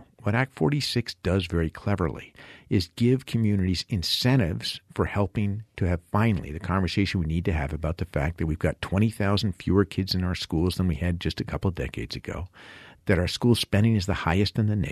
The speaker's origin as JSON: {"language": "English", "region": "Vermont", "country": "United States", "tie": "born or raised there", "said": "different from when I was a kid growing up in Vermont"}